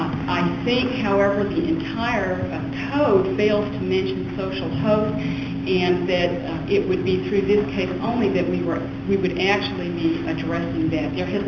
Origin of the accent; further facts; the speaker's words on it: San Antonio, Texas, United States; my name is … I'm an attorney from San Antonio